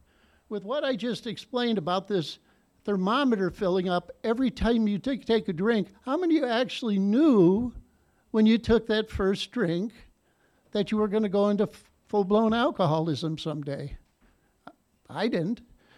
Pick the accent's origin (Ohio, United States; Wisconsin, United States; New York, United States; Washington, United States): Ohio, United States; Cleveland; born there; I was born in Cleveland, Ohio, steel mill town, and seven siblings